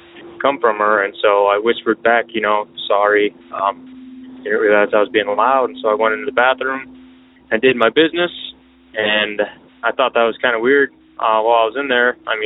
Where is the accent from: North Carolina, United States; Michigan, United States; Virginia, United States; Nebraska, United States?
Michigan, United States; I'm from Southern Michigan.